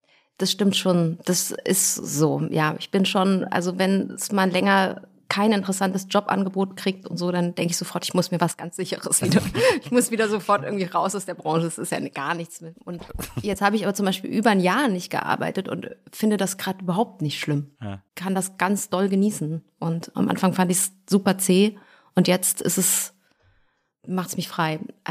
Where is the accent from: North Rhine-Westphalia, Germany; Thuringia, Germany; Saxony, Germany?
Thuringia, Germany; accent: Thuringian; Logisch. Na klar, richtigen Singsang hatte ich noch.